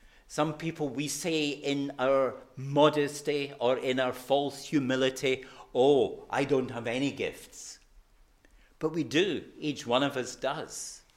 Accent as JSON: {"language": "English", "town": "Glasgow", "region": "Scotland", "country": "United Kingdom", "said": "although I'm a Glaswegian"}